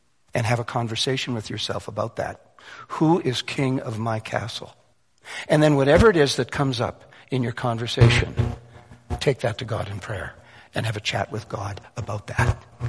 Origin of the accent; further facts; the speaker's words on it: Winnipeg, Manitoba, Canada; I grew up in Winnipeg, where they invented winter.